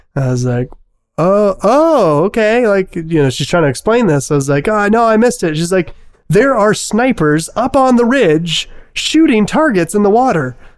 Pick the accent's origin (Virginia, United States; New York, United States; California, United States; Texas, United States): Virginia, United States; Virginia Beach; So, like, I grew up in Virginia Beach, you know, right there on the coast.